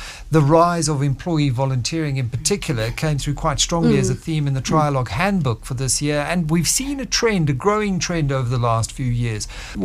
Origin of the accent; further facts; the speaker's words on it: South Africa; it makes me, as a South African man, deeply embarrassed to know that we live in a country with such high rates of gender-based violence.